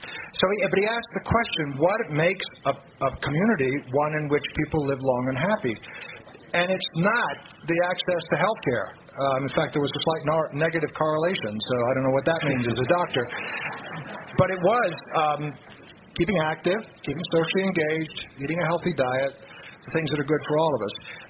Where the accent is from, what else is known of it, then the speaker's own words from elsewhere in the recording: London, United Kingdom; London is my hometown. You should never tell from my accent.